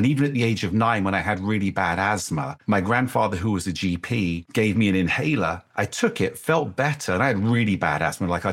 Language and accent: English; England, United Kingdom; I grew up in England.